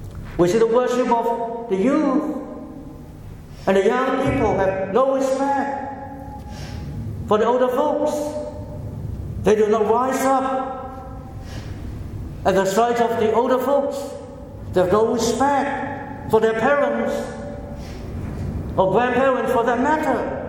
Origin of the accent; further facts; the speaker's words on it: Hong Kong; When I grew up in Hong Kong, we got the impression that English people, they are well-ordered, they are well-dressed